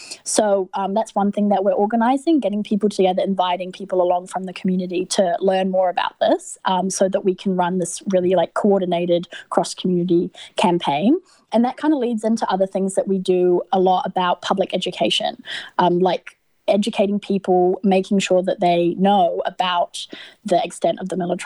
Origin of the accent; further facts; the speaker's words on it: New Zealand; I grew up in Aotearoa, New Zealand, so I would say that New Zealand is actually like complicit